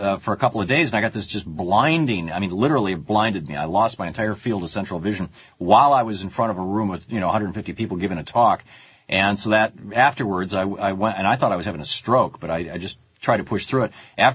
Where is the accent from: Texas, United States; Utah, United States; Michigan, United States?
Michigan, United States; I mean, I grew up in Michigan, and a lot of my friends lived on small farms near and around Lansing